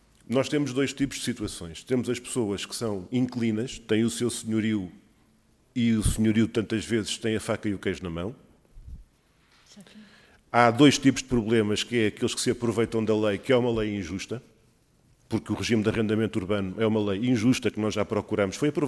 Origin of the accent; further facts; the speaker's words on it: Almada, Setúbal, Portugal; sou de Almada, sou eleito pelo Distrito de Setúbal